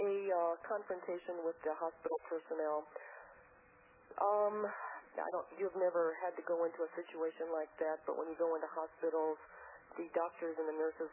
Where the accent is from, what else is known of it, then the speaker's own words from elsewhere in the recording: Tucson, Arizona, United States; Tucson, Arizona.